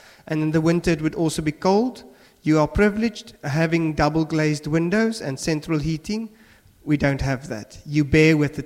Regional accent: Port Elizabeth, Eastern Cape, South Africa; Back in South Africa, where I grew up in the city called Port Elizabeth, which is down, I would say, south at the bottom of the continent. It's on the Indian Ocean.

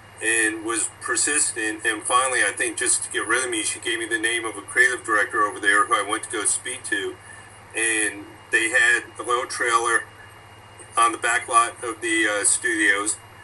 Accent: Florida, United States; So, having been born and raised in the Sunshine State, always wanted to work for Disney.

